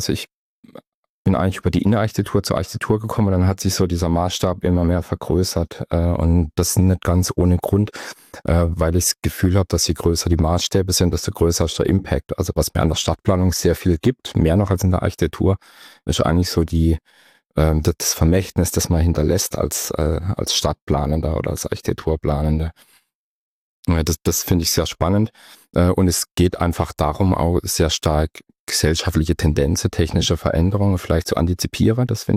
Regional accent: Baden-Württemberg, Germany; Ihr hört so an meinem Slang. Also ich komme tatsächlich hier aus der Gegend. Ich bin in der Ortenau geboren und wohne auch da. Ich habe in Biberach an der Riss Architektur studiert und an der ETH in Zürich dann Stadtplanung nochmal.

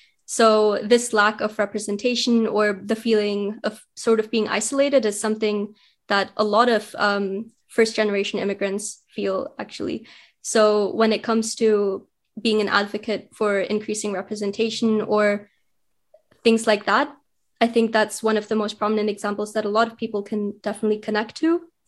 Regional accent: Germany; also born or lived in India; So I moved to Germany from India at a pretty young age. I was 5. So I spent the most of my life in Germany and I've grown up there. But of course, that doesn't take away from my Indian culture or my roots and my heritage.

